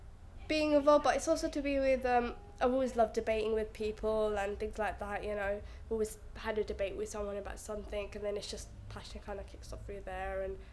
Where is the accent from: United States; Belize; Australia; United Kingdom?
United Kingdom; London; Yeah, all my life. So I'm from East London. So that's kind of near the Olympics area and stuff. So I've lived in London all my life, love London, proud to be a Londoner.